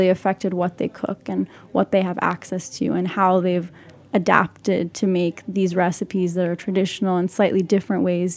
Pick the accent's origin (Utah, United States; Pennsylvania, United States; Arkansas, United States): Utah, United States; Salt Lake City; now in New York, United States; living in New York for the last 9 years, growing up in Salt Lake City, being in the West Bank, going back and forth, and not ever feeling, you know, fully Palestinian or fully American